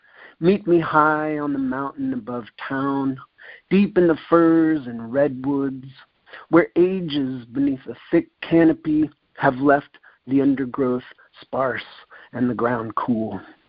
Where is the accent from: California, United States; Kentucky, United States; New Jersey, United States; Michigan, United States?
California, United States; San Diego; I'm from San Diego, and very slow learner.